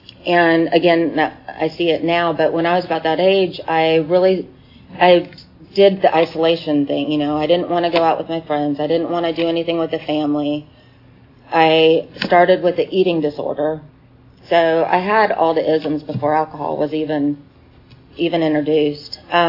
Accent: Arizona, United States; I'm from Arizona, and, I was raised there most of the time.

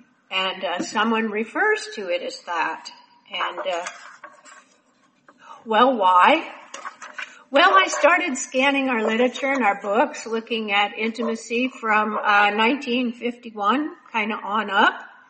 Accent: Minnesota, United States; I mean, after all, I grew up in Minnesota. We're pretty rigid up there, Scandinavians.

